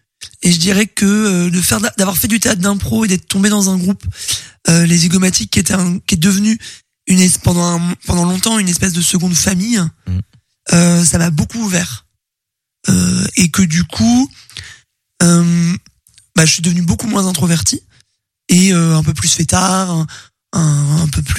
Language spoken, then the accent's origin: French; Le Lion-d'Angers, Pays de la Loire, France; J'ai grandi au Lyon d'Angers.